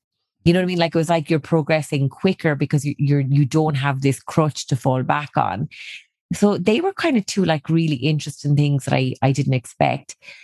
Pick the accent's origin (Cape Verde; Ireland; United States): Ireland; And I'm Irish. So culturally, it's like, it's a huge thing.